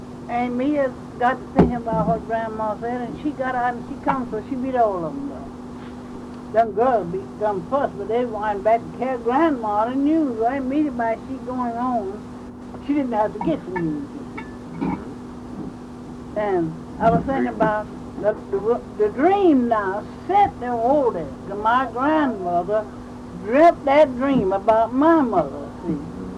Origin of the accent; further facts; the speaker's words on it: Williamsburg, South Carolina, United States; born there; When I was born in Williamsburg, South Carolina, that was called 25 miles from Georgetown